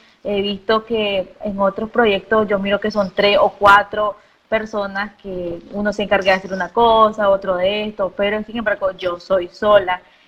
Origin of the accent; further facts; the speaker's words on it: Nicaragua; aquí en mi país, en Nicaragua, a las 3 de la mañana